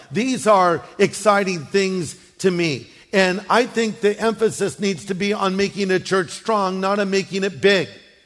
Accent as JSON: {"language": "English", "region": "California", "country": "United States", "tie": "born or raised there", "said": "See, because I'm from Orange County. I was born here, raised here."}